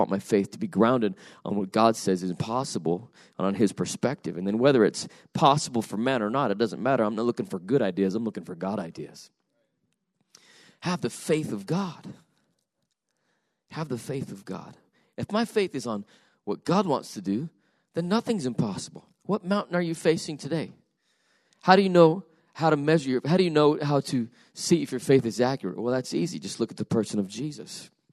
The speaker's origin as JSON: {"language": "English", "town": "Salt Lake City", "region": "Utah", "country": "United States", "said": "I'm from Salt Lake City, Utah."}